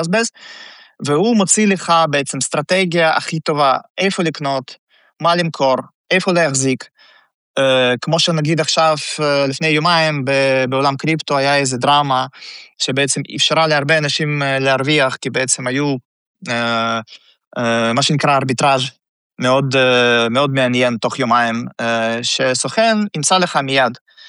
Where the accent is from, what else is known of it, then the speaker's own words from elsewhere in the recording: Russia; now in Israel; במקור אני עליתי מרוסיה בשנת 2000, ורוב האנשים אצלנו בצוות הם גם בעצם עולים רוסים